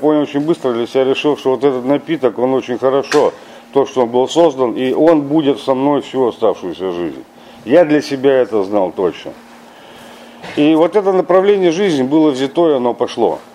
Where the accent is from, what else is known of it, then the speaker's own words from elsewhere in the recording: Kostroma, Kostroma Oblast, Russia; сам я из Костромы